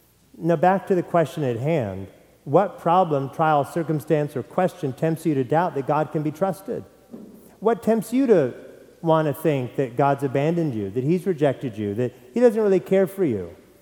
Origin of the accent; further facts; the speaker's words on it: Tualatin, Oregon, United States; I must have been 5 or 6 years old. We lived in Tualatin, Oregon. I grew up in the Rolling Hills apartment complex, and Kmart was not too far away.